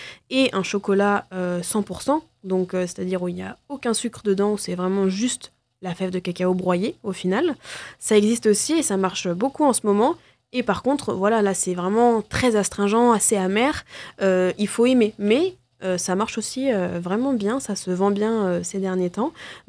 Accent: Grand Est, France; moi je suis alsacienne de base

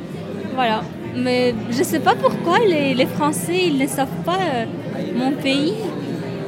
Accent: Bishkek, Kyrgyzstan; first language Kyrgyz; French is a second language; Je suis Kirghize, je suis de Bishkek. Mm-hmm. C'est une belle ville de l'Asie centrale.

